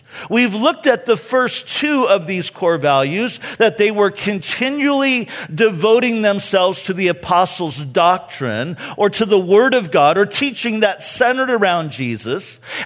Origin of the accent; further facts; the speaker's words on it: California, United States; now in Vista, United States; You see, I grew up in Orange County, and all the streets up there pretty much are just straight streets that go either north, south, east, and west. But here, it's a little bit different.